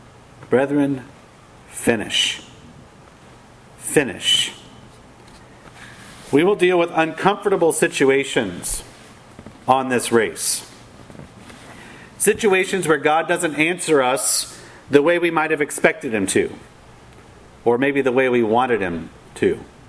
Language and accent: English; Kentucky, United States; He was from California. I was from Kentucky.